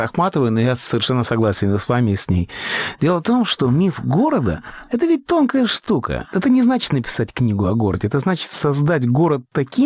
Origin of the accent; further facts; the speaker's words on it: Riga, Latvia; поскольку мы с вами выросли в Риге, а Рига – город кривой, Рига – город средневековый